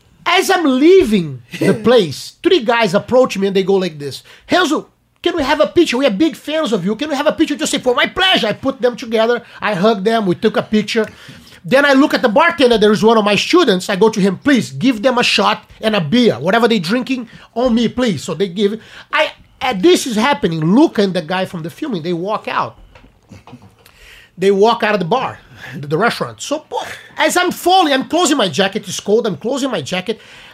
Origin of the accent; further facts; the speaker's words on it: Brazil; English is a second language; because you have to understand, I'm from Brazil.